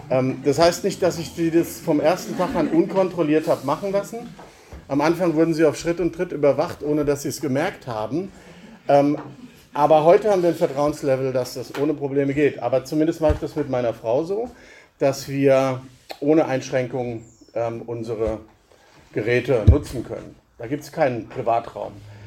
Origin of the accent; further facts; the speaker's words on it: Germany; Als Deutsche ist das halt die Generallüge.